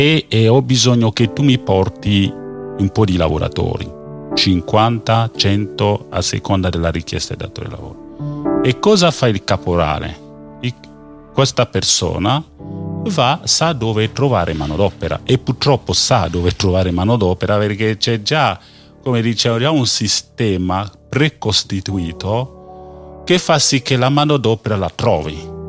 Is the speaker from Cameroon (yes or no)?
yes; Cameroon; Italian is a second language; Il mio paese, io sono originario del Camerun, venne a partecipare alla Coppa del Mondo.